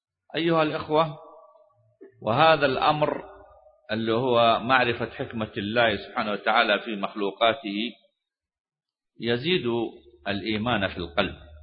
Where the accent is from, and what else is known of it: Saudi Arabia